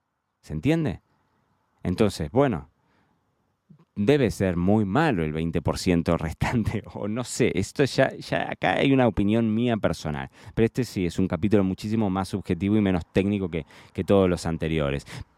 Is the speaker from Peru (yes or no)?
no; Argentina; Yo vengo de Argentina y esto pasa mucho en Argentina